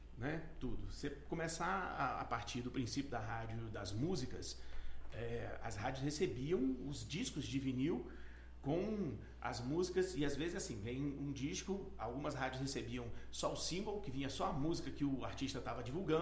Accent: Nova Friburgo, Rio de Janeiro, Brazil; now in Vitória da Conquista, Brazil; Eu sou do interior do Rio de Janeiro, da cidade de Nova Friburgo. Vou fazer 20 anos agora morando em Vitória da Conquista.

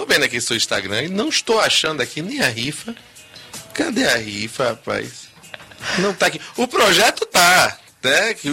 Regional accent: Salvador, Bahia, Brazil

